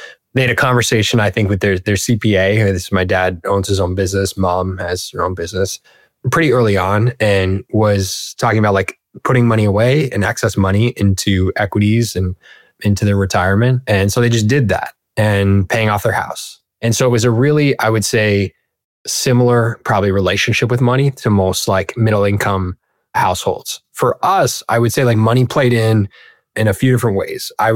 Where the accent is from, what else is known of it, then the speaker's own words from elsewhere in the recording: California, United States; So I grew up in Southern California. Dad is Mexican, mom's Italian, never lacking good food.